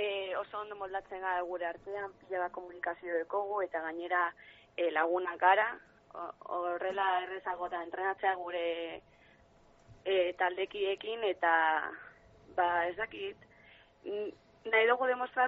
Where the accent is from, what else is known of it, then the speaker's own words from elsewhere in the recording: Vitoria-Gasteiz, Basque Country, Spain; Jo, banilen Gasteizkoa nintzen